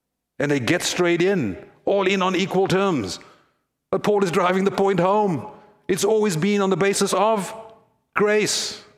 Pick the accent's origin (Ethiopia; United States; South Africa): South Africa; As I mentioned earlier, I come from Africa, and I was thinking about this. I was thinking, what kind of image could I use? Well, my country, South Africa, is the world's richest country in gold deposits.